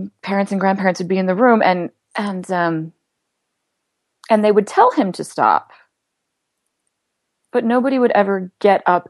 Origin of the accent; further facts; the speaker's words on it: Provo, Utah, United States; I mean, I grew up in Provo, and going to BYU felt a lot like high school part two that first year